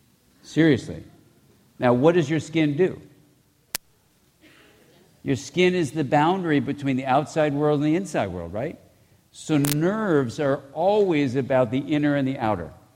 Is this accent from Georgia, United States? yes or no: no; California, United States; I can say that because I am from California.